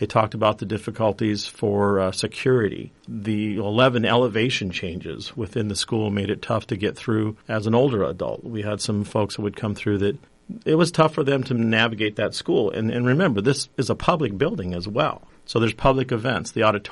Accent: Colorado, United States; I did too. I was in Colorado and I always thought, you know, this is kind of interesting that the school has other schools.

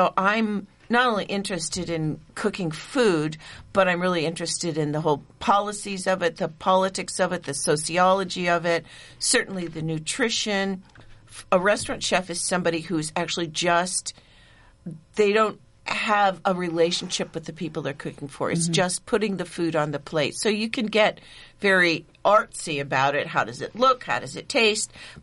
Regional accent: Illinois, United States; Okay, I am from Illinois, and I am the last generation on both sides of farming families.

